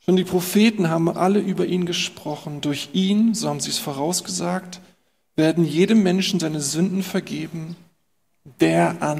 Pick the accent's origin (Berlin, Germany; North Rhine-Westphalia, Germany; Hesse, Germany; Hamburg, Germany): Berlin, Germany